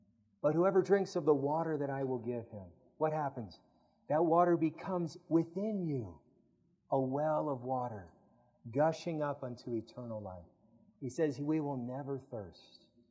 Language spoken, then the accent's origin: English; Riverside, California, United States; LA. Yeah, I'm from Riverside.